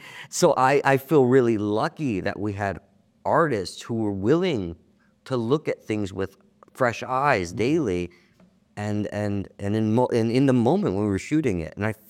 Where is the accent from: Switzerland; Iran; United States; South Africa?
United States; Cleveland, Ohio; I grew up in Cleveland. My parents were teachers.